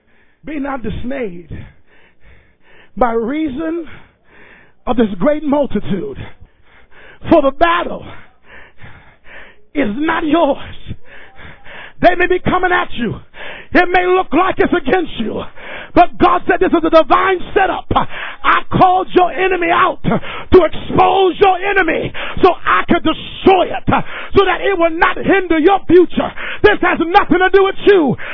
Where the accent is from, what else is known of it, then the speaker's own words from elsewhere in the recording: Hartford, Connecticut, United States; How you going to send me to a fight? I'm from Hartford, Connecticut.